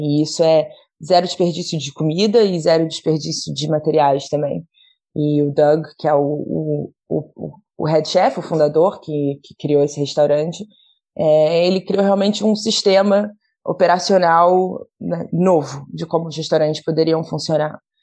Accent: Brazil; also born or lived in Rio de Janeiro / Tocantins / Bahia / Paraguay; Eu sou brasileira, eu nasci no Rio, eu cresci no Brasil, mas por causa do trabalho do meu pai, a gente vivia muito em fazendas e sempre assim, no interior do Tocantins, exterior da Bahia. E eu até os 5 anos vivia numa fazenda no Paraguai.

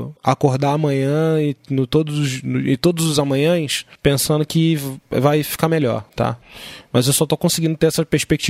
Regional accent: Rio de Janeiro, Brazil; como carioca

